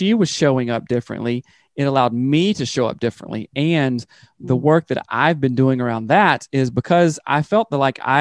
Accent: the South, United States; I grew up in the South. So I really like it when I make dinner most nights for people and us all sitting down at the table.

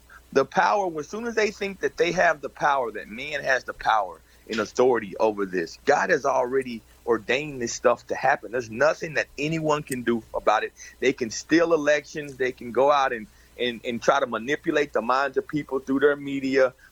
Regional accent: Texas, United States; accent: blend of Texas, Minnesota and New York; I grew up in Texas. So it was a blend between Texas, Minnesota, and New York.

